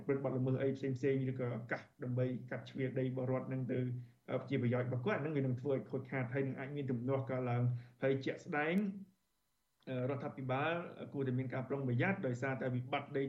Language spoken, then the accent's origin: Khmer; Aoral, Kampong Speu, Cambodia; ករណីសិក្សានៅក្នុងស្រុកអរ៉ាល់តំបន់ដែលគេយកដីធ្វើសម្បត្តិសេដ្ឋកិច្ចមិនមែនជាតំបន់ដីសឹករិចរិលខ្ញុំធំដឹងក្តីនៅទីនោះ